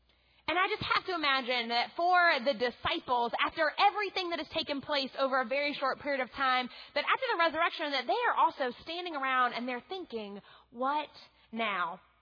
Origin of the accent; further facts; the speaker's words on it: New Orleans, Louisiana, United States; because I'm from New Orleans, and the drive from Clemson to New Orleans is pretty long